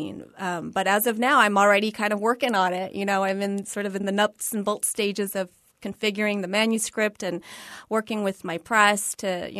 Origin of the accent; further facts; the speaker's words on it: United States; born there; For me, since I was born here in America, I didn't experience the war in the way that my parents and many of my elders did.